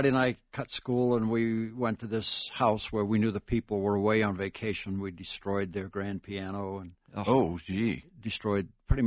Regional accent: Maine, United States; Well, I grew up in Maine, and my dad ran shoe factories and was walking around alcoholic.

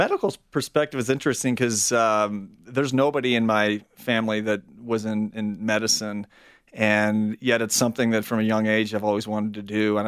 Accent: Cleveland, Ohio, United States; Well, you know, I grew up in Cleveland, so I still root.

